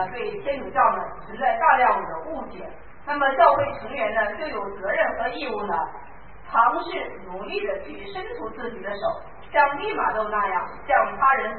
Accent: China; 虽然我们都是中国人

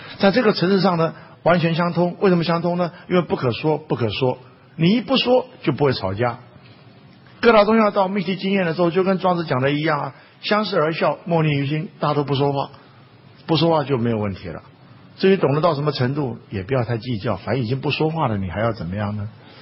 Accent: Taiwan; 我们自己在台湾住那么久，从来就不觉得台湾有什么美。

